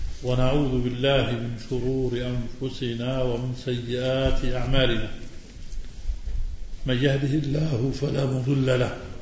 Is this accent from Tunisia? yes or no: no; Jordan; من داخل بلادنا الأردن المحروس وخارجه